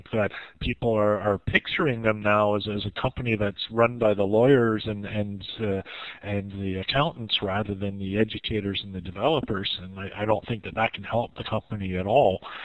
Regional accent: Canada; I am still Canadian, and I'll probably cheer for our side

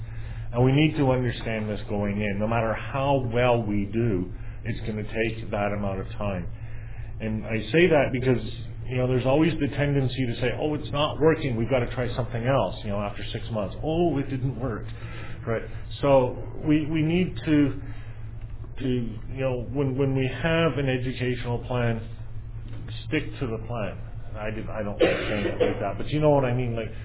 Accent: New Brunswick, Canada; I went to Tasmania because I was from New Brunswick

